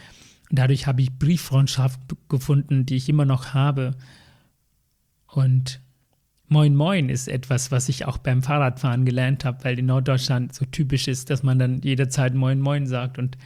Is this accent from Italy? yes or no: no; Northern Province, Sri Lanka; German is a second language; now in Germany; Aber ich komme aus dem Norden, ich bin Tamile, gehört zur Minderheit.